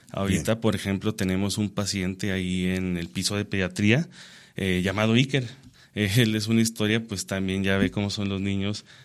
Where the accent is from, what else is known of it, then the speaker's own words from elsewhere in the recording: Guadalupe Victoria, Durango, Mexico; soy de Guadalupe Victoria, Durango, de un municipio del estado de Durango.